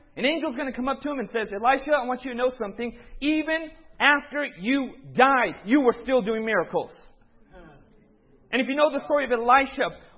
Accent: California, United States; born or raised there

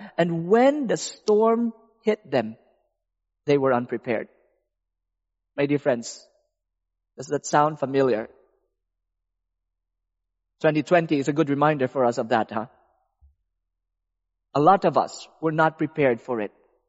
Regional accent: Philippines; I love the beach. I'm from the Philippines. There's a lot of beaches.

